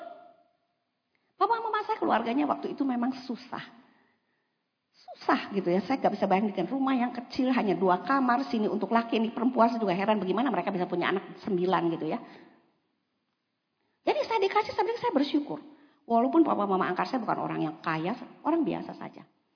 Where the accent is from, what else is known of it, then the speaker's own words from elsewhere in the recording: Bandung, West Java, Indonesia; also born or lived in Malang; Untuk menjadi anak oleh papa mama angkat saya di Bandung. Saya ini lahir di Malang sebetulnya. Anak nomor 9.